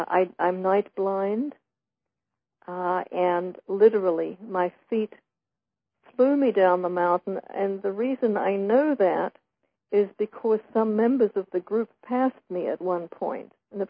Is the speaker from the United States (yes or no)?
no; Australia; I was a refugee child from Hitler. So I really grew up a stranger in a strange land with European parents, and, you know, in Australia, which is the reason for my strange accent, although it's not an Australian accent at this point.